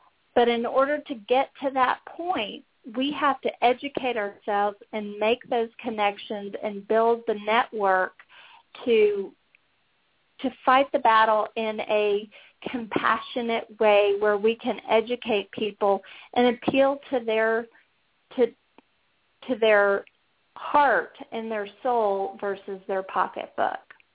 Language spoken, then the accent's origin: English; San Antonio, Texas, United States; It just so happens that Dr. Middleton is from my hometown of San Antonio, Texas, and he was my superintendent all through high school.